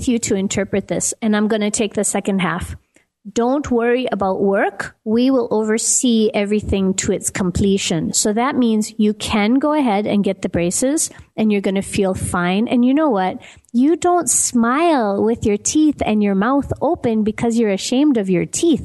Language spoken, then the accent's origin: English; Minneapolis, Minnesota, United States; now in Johannesburg, South Africa; Johannesburg, South Africa, which is where I'm half based. I'm based over here. And then I'm also based in my hometown of Minneapolis, Minnesota.